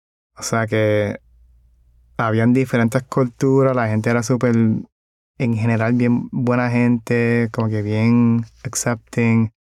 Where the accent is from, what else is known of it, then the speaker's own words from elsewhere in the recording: Guaynabo, Puerto Rico; En Puerto Rico, como tal. Y si acaso en Guaynabo también. En Puerto Rico, recuerdo así que me vienen a la mente gallinas cantando por la mañana.